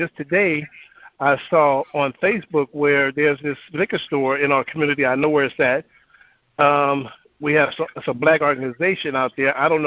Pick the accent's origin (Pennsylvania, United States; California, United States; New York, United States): California, United States; Los Angeles; I'm from Los Angeles.